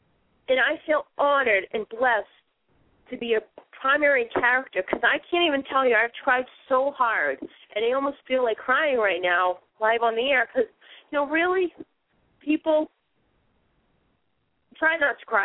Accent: Massachusetts, United States; accent: Boston; because I had my Boston accent

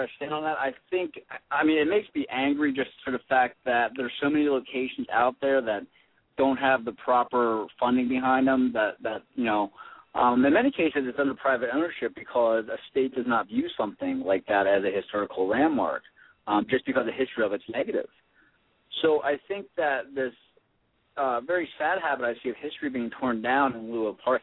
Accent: Pennsylvania, United States; It's my hometown, too, which is kind of ironic.

